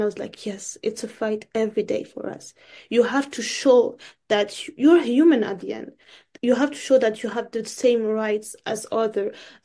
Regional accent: France; I don't know. I'm from France.

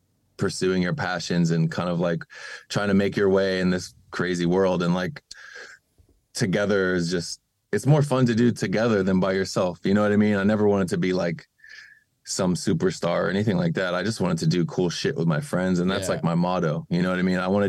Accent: United States; Because I'm American, but like

